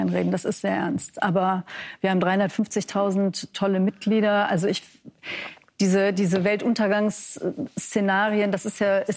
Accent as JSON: {"language": "German", "region": "Rhineland-Palatinate", "country": "Germany", "said": "Ich bin aus Rheinland-Pfalz."}